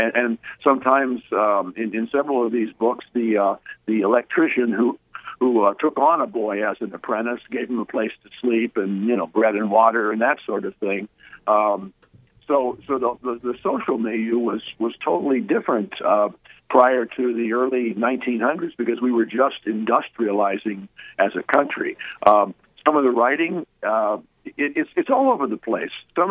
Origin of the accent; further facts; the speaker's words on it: Columbus, Ohio, United States; because I was a radio person in Columbus, Ohio, and went to Ohio State, you know, my hometown, right?